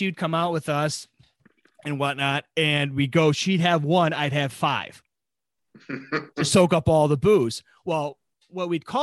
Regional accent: Buffalo, New York, United States; But there was a place where I grew up outside of Buffalo.

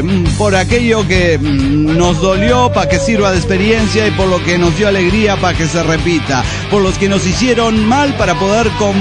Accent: Venezuela; now in Spain; Siendo yo venezolano, como soy, y no estando en Venezuela, como no estoy

